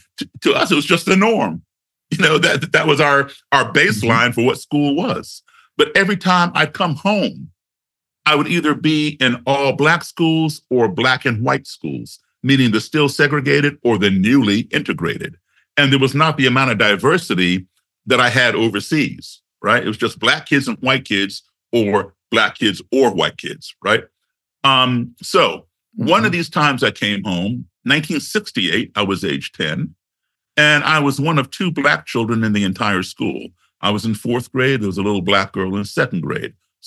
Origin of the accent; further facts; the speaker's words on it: Chicago, Illinois, United States; born there; Now, I'm not from the South. I was born in Chicago because my parents, my dad, had his first Secret Service job in Chicago. All right, so that's where I was born.